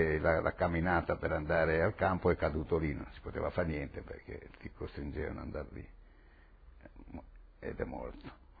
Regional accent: Liguria, Italy; arriva un gruppo, fra i quali c'era uno di Genova, che essendo liguri ci siamo messi a parlare

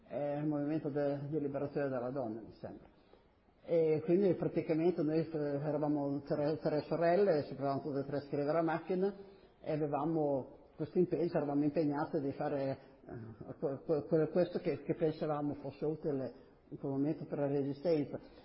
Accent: Bologna, Emilia-Romagna, Italy; sono nata a Bologna il 26 agosto del 25 e sono sempre abitata a Bologna

